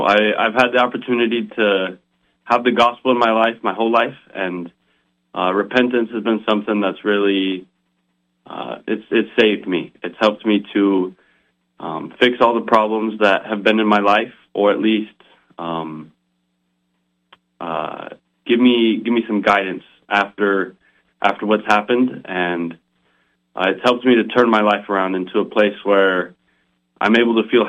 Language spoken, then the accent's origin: English; West Jordan, Utah, United States; I'm from West Jordan, Utah.